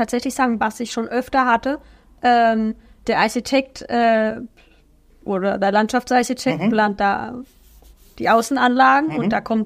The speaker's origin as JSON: {"language": "German", "region": "Baden-Württemberg", "country": "Germany", "lives_now": "Karlsruhe, Germany", "said": "Aus der Nähe von Freiburg."}